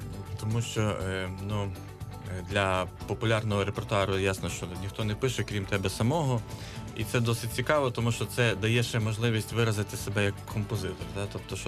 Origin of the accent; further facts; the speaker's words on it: Lviv, Lviv Oblast, Ukraine; Я ж сам зі Львова. Мої вже земляки мене, я там був недавно на ефірі, теж запитують, коли буде.